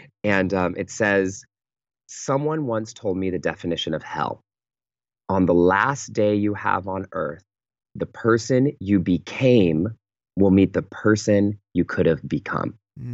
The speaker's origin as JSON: {"language": "English", "town": "Pittsburg", "region": "California", "country": "United States", "tie": "born or raised there", "said": "And so I fly home to the Bay Area, to my hometown called Pittsburgh, California. There is a Pittsburgh in California."}